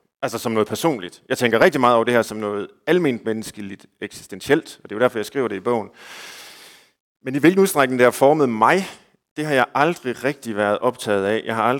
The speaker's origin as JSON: {"language": "Danish", "town": "Herning", "region": "Central Denmark Region", "country": "Denmark", "said": "jeg kommer jo helt konkret fra Herning, hvor der virkelig er magre jorder, hvor man virkelig har levet nøjsomt."}